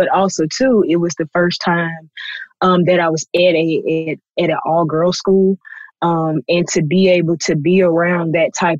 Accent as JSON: {"language": "English", "town": "Birmingham", "region": "Alabama", "country": "United States", "said": "So I'm from Birmingham, Alabama"}